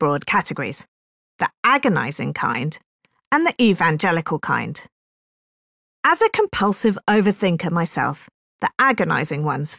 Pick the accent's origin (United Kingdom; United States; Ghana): United Kingdom; As a Brit raised on a diet of armchair cynicism, the evangelical-style conversations are newer territory.